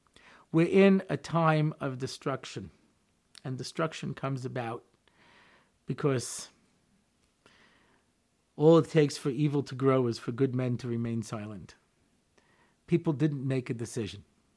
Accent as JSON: {"language": "English", "country": "United States", "tie": "born or raised there", "said": "And I grew up in America. I was an American. I moved here."}